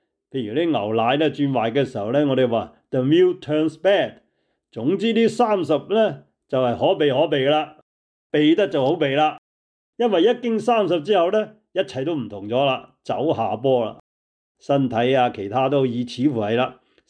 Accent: Hong Kong; 我哋广东人咧，香港嚟咧就叫登陆啦吓。

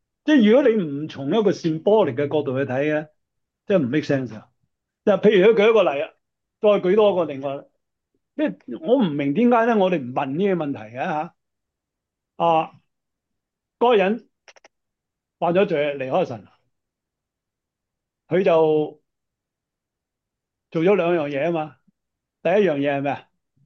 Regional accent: China; 咁我哋中国人啊，更加觉得五加皮添啦

